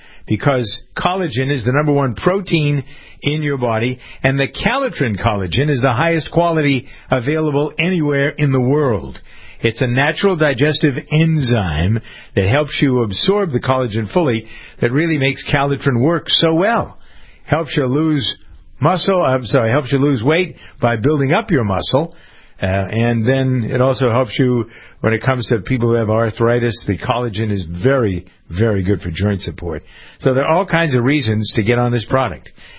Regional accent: Framingham, Massachusetts, United States; they just opened a huge facility in my hometown of Framingham, Massachusetts.

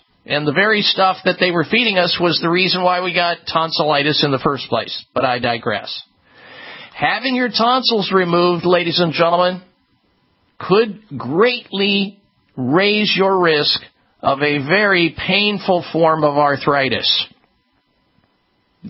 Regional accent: Midwest, United States; And somewhere along the line, as I was growing up in the Midwest and complaining about all this

